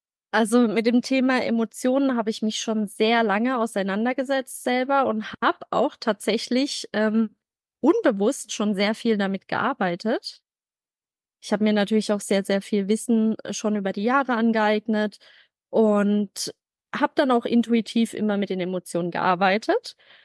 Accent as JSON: {"language": "German", "town": "Karlsruhe", "region": "Baden-Württemberg", "country": "Germany", "said": "36 Jahre alt. Ich komme aus Karlsruhe"}